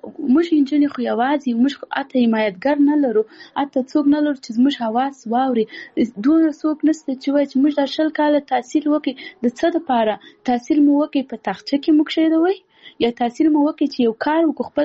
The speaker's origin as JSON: {"language": "Pashto", "region": "Paktia", "country": "Afghanistan", "said": "اول زه خپله خپل د پکتیا ولایت یم، زه د یو کلی یم"}